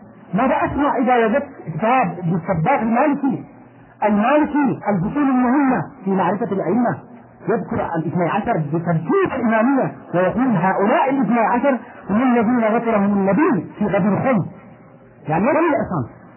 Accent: Yemen; عندنا في اليمن يوجد عندنا

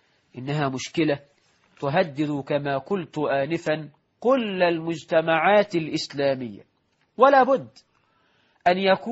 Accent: Egypt; فاللهم اجعل بلدنا مصر رخاء سخاء

